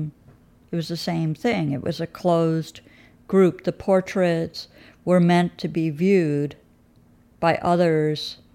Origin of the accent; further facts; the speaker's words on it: New York City, New York, United States; it had always occurred to me that as a New Yorker, the whole rest of the country, which is like an unknown factor.